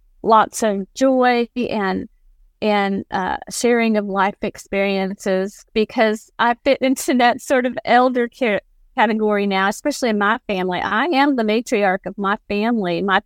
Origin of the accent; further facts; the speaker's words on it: Ohio, United States; And so I am from Ohio, which means when I was a youngster, teen, Kings Island became a thing.